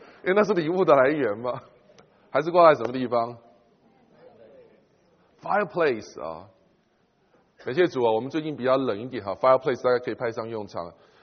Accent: China; now in United States; 特别我们中国人是一个什么礼多 人不怪的这个民族嘛。不过我们来了美国以后，它好像也比较淡了一点啊。

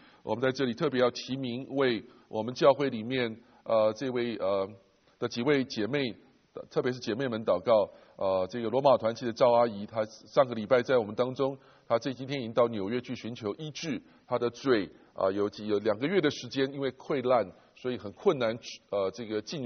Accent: China; now in United States; 特别我们中国人是一个什么礼多 人不怪的这个民族嘛。不过我们来了美国以后，它好像也比较淡了一点啊。

